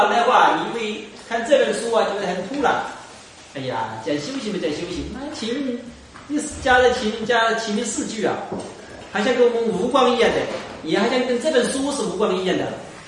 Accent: Wenzhou, Zhejiang, China; 那就好像北京人讲普通话，跟我们温州人讲普通话

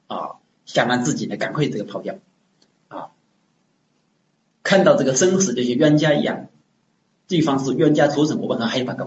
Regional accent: China; 我们中国人称为地狱

